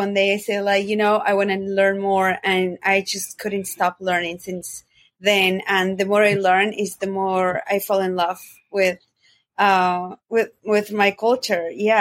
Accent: Tacna, Peru; I was born and raised in Peru in a very tiny city called Tacna. It's literally in the desert. But my whole family, they come from the Andes and the Altiplano. We are Quechua. We are the people from the Andes.

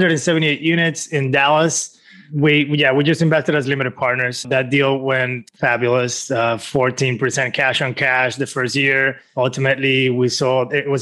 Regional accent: Venezuela; now in United States; So I'm originally from Venezuela. That's in Latin America. Moved to the United States in 2010

